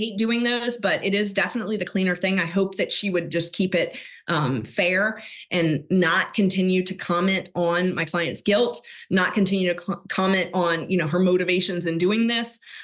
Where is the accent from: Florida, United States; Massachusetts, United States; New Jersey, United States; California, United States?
Florida, United States; Clearwater Beach; moved away as an adult; now in Atlanta, United States; No, I'm actually from Florida. So I grew up on the beach. I'm a beach girl. Grew up in Clearwater Beach.